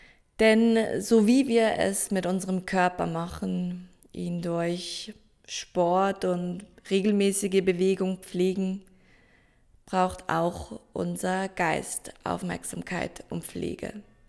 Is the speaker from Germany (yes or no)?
no; Zurich, Switzerland; angefangen hat meine Reise 1996 in Zürich. Dort bin ich geboren, in der Nähe von Zürich aufgewachsen und dann aber als Kind relativ viel umgezogen.